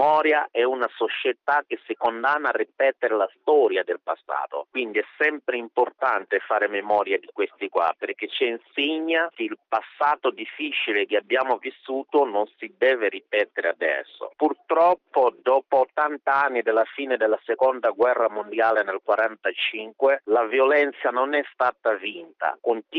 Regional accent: Mozambique; Io vengo dal Mozambico

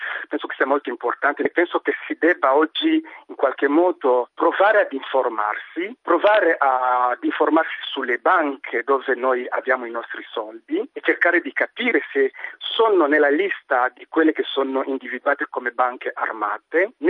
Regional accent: DR Congo; Vengo dalla Repubblica Democratica del Congo

